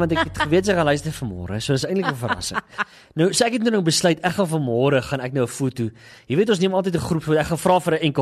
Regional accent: Klerksdorp, North West, South Africa; Ek het in Klersdorp groot geword, soos net af in die straat daar.

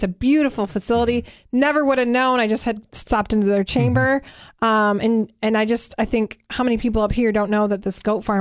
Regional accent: Michigan, United States; I grew up in Michigan.

